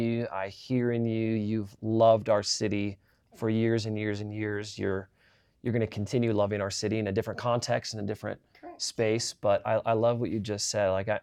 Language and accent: English; Iowa, United States; Well, I grew up in Iowa, so Field of Dreams is right up my alley.